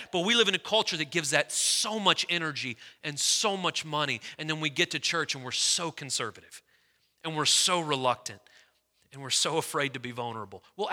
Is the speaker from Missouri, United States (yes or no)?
yes; St. Louis, Missouri, United States; I'm from St. Louis, big Cardinals fan.